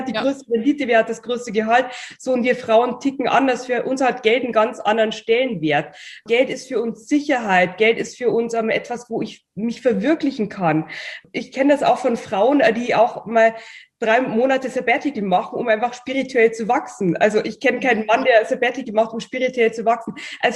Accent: Bavaria, Germany; accent: Bavarian; hatte dann auch noch meinen bayerischen Akzent

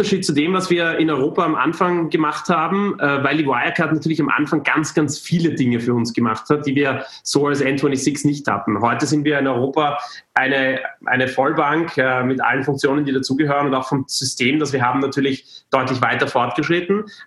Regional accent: Austria; es war in Österreich, da konnte ich zurück in meine Heimat mal wieder kehren

